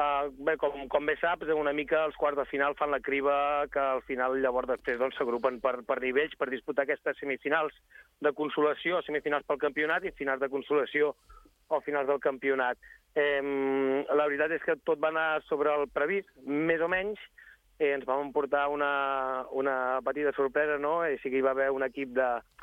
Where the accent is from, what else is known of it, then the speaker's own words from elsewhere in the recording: Sant Quintí de Mediona, Catalonia, Spain; Jo sóc d'allà, sóc fill de Sant Quintí